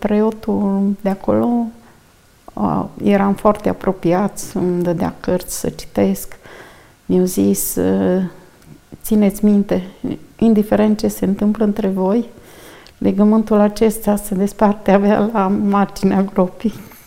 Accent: Dârlos, Sibiu County, Romania; Eu sunt din Drlos, din comuna Drlos

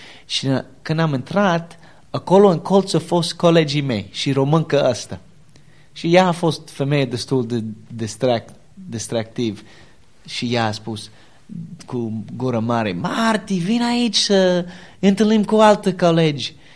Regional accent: Cleveland, Ohio, United States; Romanian is a second language; Am spus, din Cleveland.

